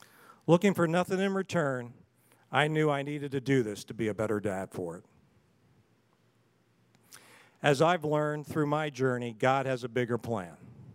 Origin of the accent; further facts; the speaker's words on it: Baltimore, Maryland, United States; born there; I was born in Baltimore, Maryland, raised by a stay-at-home mom, a father who worked hard as a machinist and played hard.